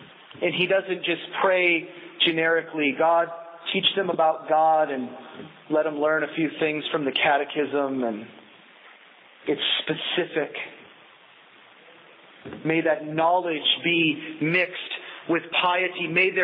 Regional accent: Pennsylvania, United States; I grew up in Western Pennsylvania, and the collections of vintage cars was great

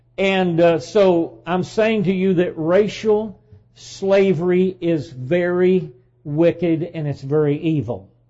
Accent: the South, United States; also born or lived in North; I was born in the North but raised in the South, and I love the South.

